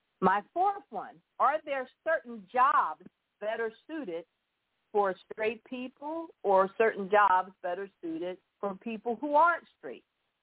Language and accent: English; Philadelphia, Pennsylvania, United States; remember that I'm from Philly, but the issues that I touch on are the same issues across the United States and across the world.